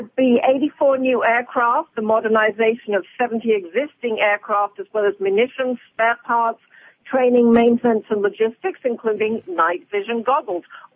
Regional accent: England, United Kingdom; I'm originally English.

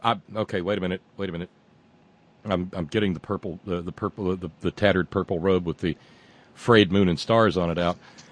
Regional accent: West Virginia, United States; And you go down south and you say, you know, I'm from, they say, where are you from? You say West Virginia.

